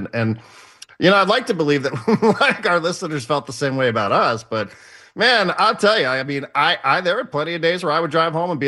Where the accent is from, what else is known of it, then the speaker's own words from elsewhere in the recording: East Coast, United States; I mean, I grew up obviously on the East Coast, and you know, I used to remember snow days